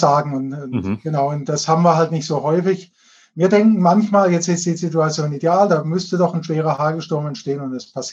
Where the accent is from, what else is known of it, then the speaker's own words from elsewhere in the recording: Baden-Württemberg, Germany; Also bei uns in Süddeutschland, speziell in Baden-Württemberg